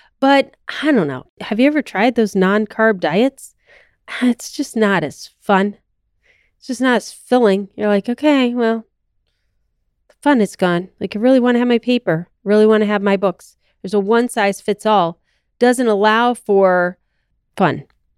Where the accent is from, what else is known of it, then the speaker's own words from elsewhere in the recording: United States; So I'm an American.